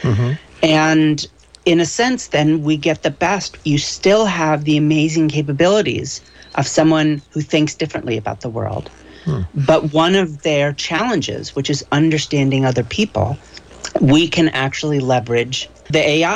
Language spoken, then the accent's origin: English; Monterey, California, United States; I grew up down in Monterey, so I feel like I'm I'm dialing into home.